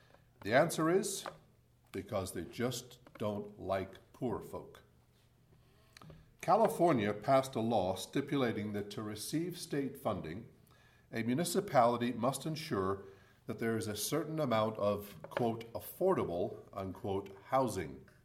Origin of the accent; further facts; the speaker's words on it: Scotland, United Kingdom; also born or lived in Northern England; Growing up in Scotland and Northern England, I was well aware that our family was poor.